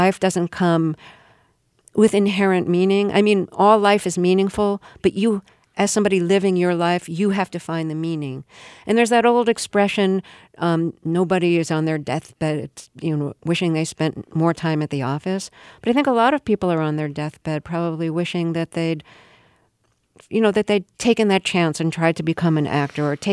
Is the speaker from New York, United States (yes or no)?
yes; Brooklyn, New York, United States; And this was in Brooklyn. Mm-hmm. One Brooklynite to another, they'd ask me, where are you from? As if I was from, like, Texas or something. I was the child of the children of immigrants.